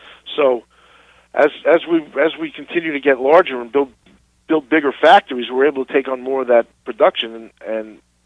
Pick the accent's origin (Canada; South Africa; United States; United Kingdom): United States; New York; accent: New York; Yes, I'm from New York.